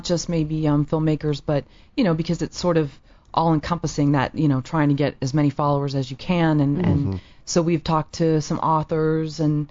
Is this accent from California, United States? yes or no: yes; Palo Alto, California, United States; I'm from Palo Alto.